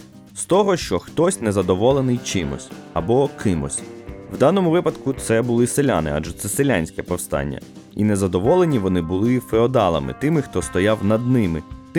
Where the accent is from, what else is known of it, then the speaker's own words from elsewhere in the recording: Chernivtsi, Chernivtsi Oblast, Ukraine; перша письмова згадка про моє рідне місто Чернівці